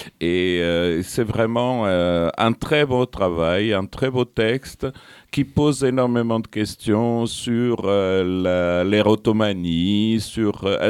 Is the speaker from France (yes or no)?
no; Portugal; Parce que, en tant que Portugais, j'ai bien l'habitude de ça, justement.